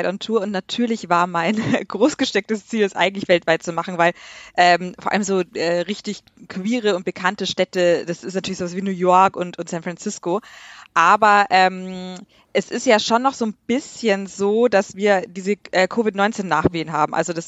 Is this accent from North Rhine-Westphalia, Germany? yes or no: no; Regensburg, Bavaria, Germany; now in Munich, Germany; ich bin 33 Jahre alt, ich lebe in München, komme aber aus dem schönen Regensburg